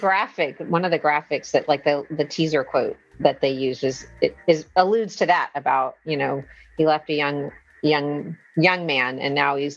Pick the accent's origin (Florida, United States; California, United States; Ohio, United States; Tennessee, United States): Florida, United States; I grew up in the Keys, so I knew I wanted to set a book, you know, a book or a series.